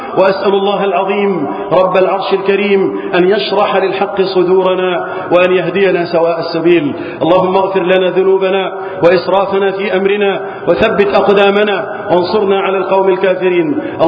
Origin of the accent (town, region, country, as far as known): Egypt